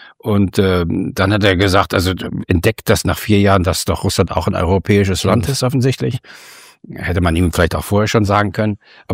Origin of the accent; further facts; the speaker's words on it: Germany; ich bin ja nur Deutscher, wir sind beide Deutsche